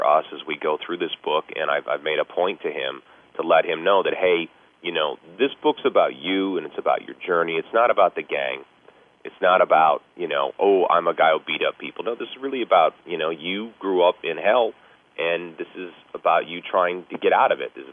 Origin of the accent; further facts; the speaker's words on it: Chicago, Illinois, United States; I mean, I know where I grew up in Chicago and Blue Island was kind of rough what I dealt with.